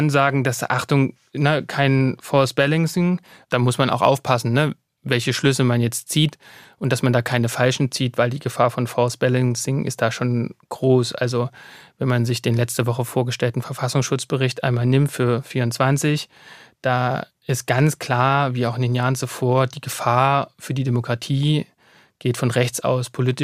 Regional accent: East Germany, Germany; Ich komme ja selber aus dem Osten Deutschlands

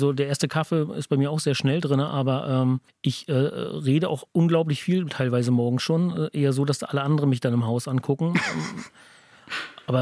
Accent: Teterow, Mecklenburg-Vorpommern, Germany; ich bin gebürtiger Teterower, deswegen kann ich mich fürs Bergringrennen auch begeistern.

